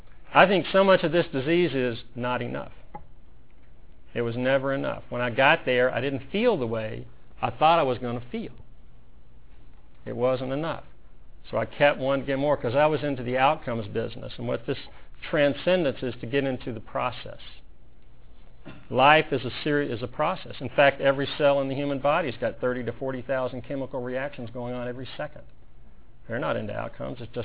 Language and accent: English; United States; You know, now I am very grateful I'm an American.